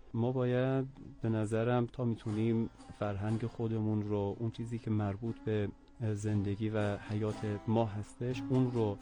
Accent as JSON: {"language": "Persian", "country": "Iran", "said": "ما اهل ایران هستیم"}